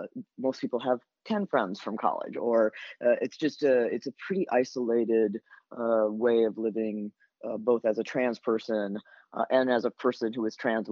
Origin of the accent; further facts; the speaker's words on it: Elkhart, Indiana, United States; Growing up in Elkhart, I grew up in primarily an Italian family. My mom's a first generation Italian, and so and that had the strongest influence.